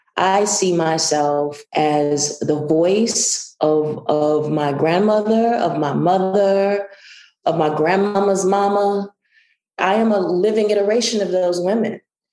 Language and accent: English; Mississippi, United States; And I'm from Southwest Mississippi, and it wasn't Angela Bassett's in Southwest Mississippi when I was growing up.